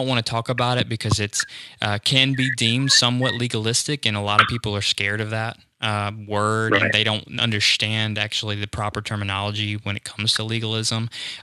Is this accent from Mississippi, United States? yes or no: yes; Jackson, Mississippi, United States; We're from, born and raised in the Jackson, Mississippi area. We grew up in a Southern Baptist context.